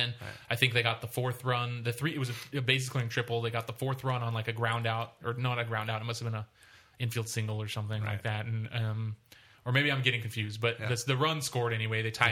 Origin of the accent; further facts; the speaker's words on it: Fresno, California, United States; I'm from Fresno, like you grow up with the connection to the university sports program.